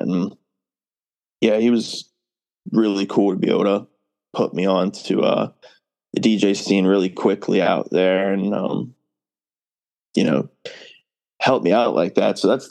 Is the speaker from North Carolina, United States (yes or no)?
yes; Southport, North Carolina, United States; So originally I'm from Southport, North Carolina.